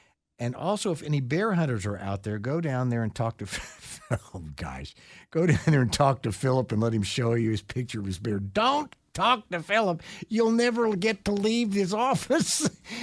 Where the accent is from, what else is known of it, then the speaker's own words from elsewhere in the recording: Texas, United States; I don't like cold weather, so that wouldn't work. I'm from Texas.